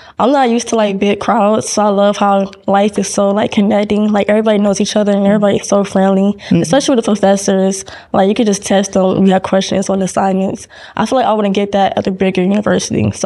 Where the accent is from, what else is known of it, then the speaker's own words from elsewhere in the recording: Miami, Florida, United States; also born or lived in Georgia; So I'm from Miami, Florida. When I moved up to from Georgia, my sophomore year